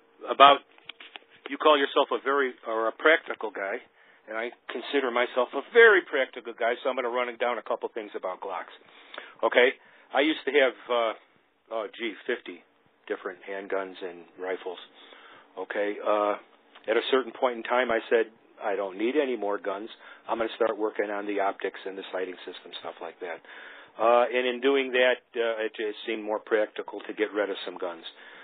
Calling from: Illinois, United States; I'm calling from Illinois.

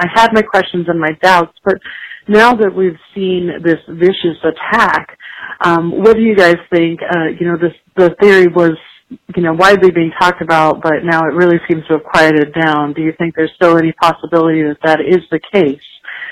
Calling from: Iowa, United States; I'm calling from Iowa, and just wanted to say I am late to the party.

